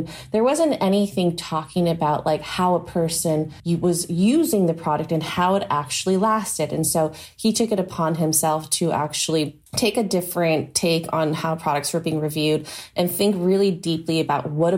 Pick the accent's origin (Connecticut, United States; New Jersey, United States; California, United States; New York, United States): California, United States; Santa Barbara; I'm from Santa Barbara, California.